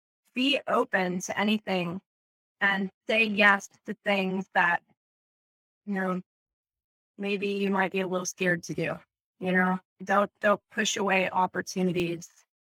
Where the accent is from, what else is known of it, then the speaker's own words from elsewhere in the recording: Ohio, United States; Growing up in Ohio, we had a sea world in Ohio.